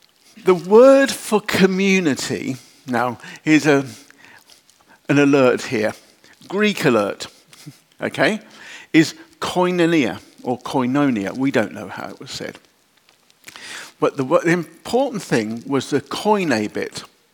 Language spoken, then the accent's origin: English; United Kingdom; As British people, sorry, forgive me for those who are not British, we have an obsession with privacy.